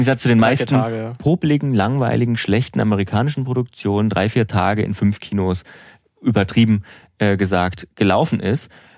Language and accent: German; Suhl, Thuringia, Germany; aus Suhl stammt, meiner Heimat in Südthüringen